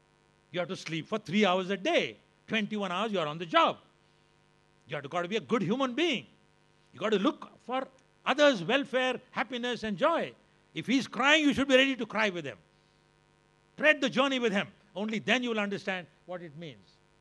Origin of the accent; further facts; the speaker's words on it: Karnataka, India; I am from Karnataka. I didn't know Gurmukhi. I learned Gurmukhi in 3 months in my battalion because that was the religion of my troops